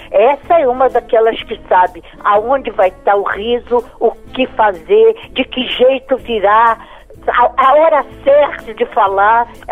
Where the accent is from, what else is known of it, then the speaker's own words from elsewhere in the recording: Rio de Janeiro, Brazil; now in São Paulo, Brazil; eu sou do Rio, cheguei em São Paulo